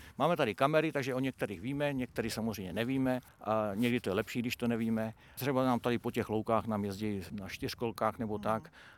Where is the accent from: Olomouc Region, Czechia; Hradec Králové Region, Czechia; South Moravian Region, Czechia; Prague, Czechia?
Hradec Králové Region, Czechia; Nový Hrádek; Já jsem také z Nového Hrádku, i když jsem tady přistěhoval, já jsem se sem přiženil, no ale už jsem tady nějakých 35 let